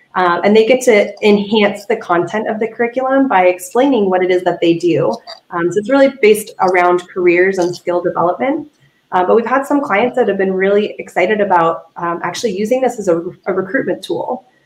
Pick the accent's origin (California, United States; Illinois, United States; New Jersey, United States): California, United States; I'm from Southern California myself